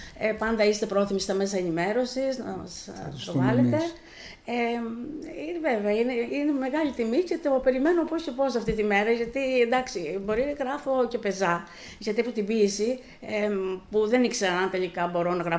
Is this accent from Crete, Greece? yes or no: yes; Ziros, Crete, Greece; δεν το παρουσίασα εδώ μόνο στο χωριό μου στη Ζήρου